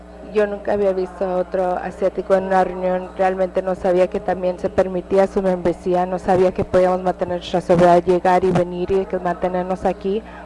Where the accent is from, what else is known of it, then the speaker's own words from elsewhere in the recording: Puerto Rico; born there; Puerto Rico, donde yo nací